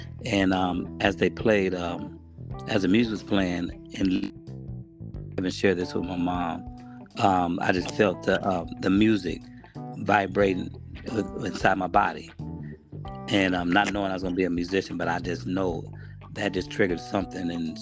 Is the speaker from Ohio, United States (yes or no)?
no; Portland, Oregon, United States; Originally, I'm from Portland, Oregon. They have black people out there. I'm from Portland, Oregon.